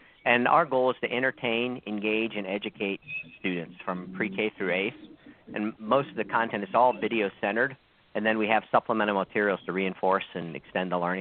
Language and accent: English; Chicago, Illinois, United States; now in Long Island, United States; I'm actually originally from Chicago, funny enough. Many years ago.